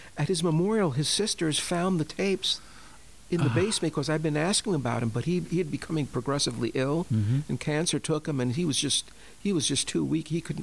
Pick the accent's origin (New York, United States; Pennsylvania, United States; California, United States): New York, United States; Bronx; we're from the South Bronx. We didn't have much money.